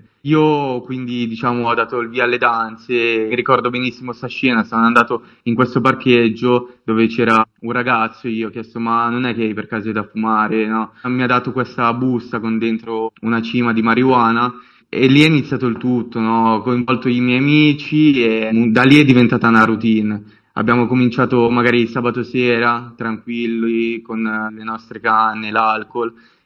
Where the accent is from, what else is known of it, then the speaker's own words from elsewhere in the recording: Lombardy, Italy; Vengo dalla provincia di Milano.